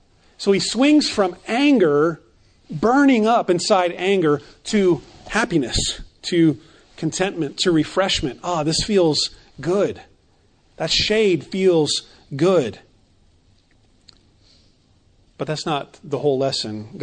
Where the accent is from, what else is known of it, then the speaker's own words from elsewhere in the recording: Phoenix, Arizona, United States; I grew up in Phoenix, and if you're standing in the sun in 115 degrees and the wind blows, it doesn't feel good.